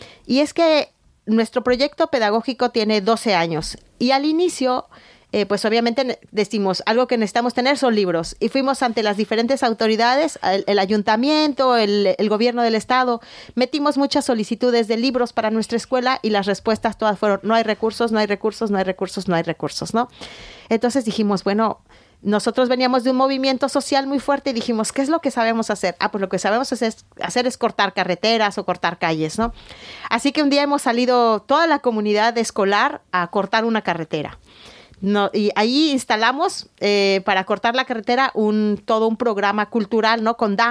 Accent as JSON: {"language": "Spanish", "country": "Mexico", "said": "los mexicanos somos como muy creativos en ese sentido"}